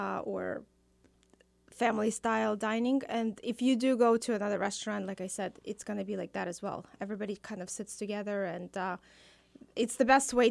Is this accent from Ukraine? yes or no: yes; Kyiv, Kyiv City, Ukraine; now in United States; We are originally from Kiev, Ukraine.